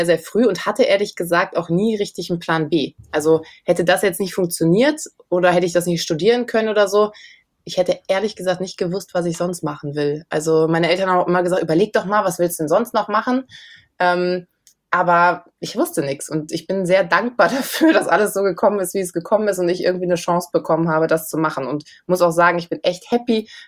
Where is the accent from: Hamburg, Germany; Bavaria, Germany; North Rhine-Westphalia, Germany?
North Rhine-Westphalia, Germany; Bergisch Gladbach; ich komme aus Bergisch Gladbach